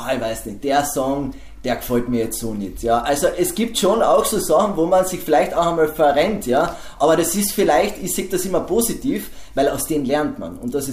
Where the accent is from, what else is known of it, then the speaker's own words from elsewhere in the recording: Velden am Wörthersee, Carinthia, Austria; Bei uns in Velden am Wörthersee